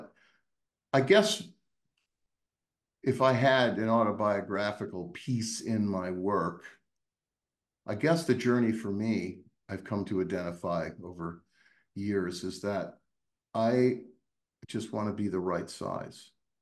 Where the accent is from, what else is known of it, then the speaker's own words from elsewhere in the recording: Massachusetts, United States; where I grew up in Western Mass in the Berkshires, you know, the sky was black and you could see the entire Milky Band.